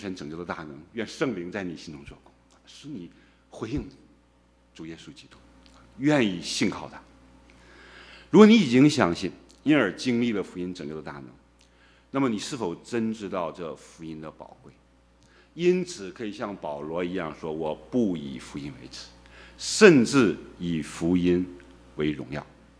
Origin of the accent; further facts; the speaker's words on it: China; 所以这里的希腊人就代表所有的非犹太人，也包括我们中国人，都是这样的非犹太人。